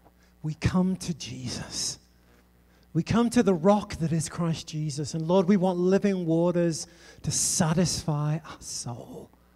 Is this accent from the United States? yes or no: no; England, United Kingdom; And I'm from Old England. We're worse.